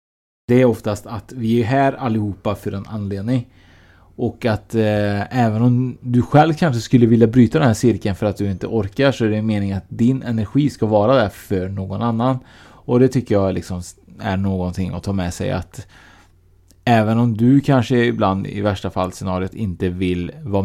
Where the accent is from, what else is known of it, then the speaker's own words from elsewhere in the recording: Sweden; born there; jag har inte en svensk bakgrund. Eller jag har en svensk bakgrund, för jag är född i Sverige.